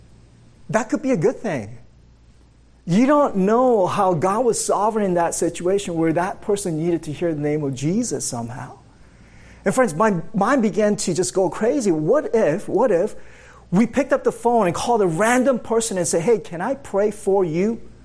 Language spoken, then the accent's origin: English; Toronto, Ontario, Canada; I'm actually from Toronto.